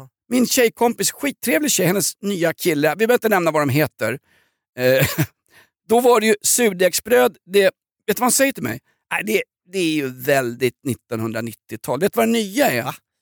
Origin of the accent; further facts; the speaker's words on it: Kiruna, Norrbotten County, Sweden; Jag är från Kiruna.